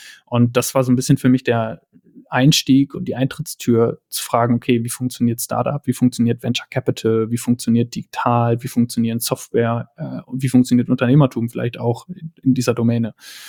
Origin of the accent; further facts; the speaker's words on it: Löhne, North Rhine-Westphalia, Germany; Löhne bis zum Abi.